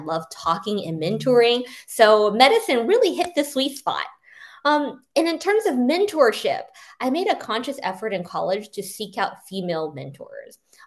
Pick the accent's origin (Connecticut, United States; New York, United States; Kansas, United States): Kansas, United States; also born or lived in Missouri; So something cool about me is I grew up in the Midwest, in Kansas and Missouri, but my family is Chinese American and we're immigrants.